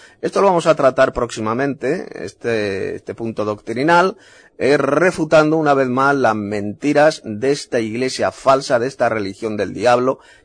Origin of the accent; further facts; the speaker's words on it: Madrid, Community of Madrid, Spain; de Madrid, España.